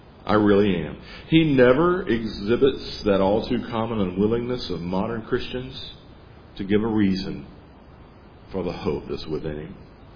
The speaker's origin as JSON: {"language": "English", "town": "Jackson", "region": "Mississippi", "country": "United States", "tie": "born or raised there", "said": "I grew up in Jackson, Mississippi, and my pastor's name was B.I. Anderson."}